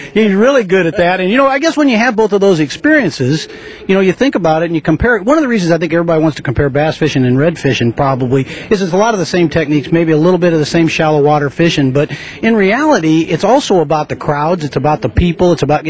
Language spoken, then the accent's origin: English; Illinois, United States; also born or lived in Florida; I'm a Yankee. I come from Illinois and get a chance to, you know, come down here once in a while and that kind of stuff, but lived a lot of my life in Florida.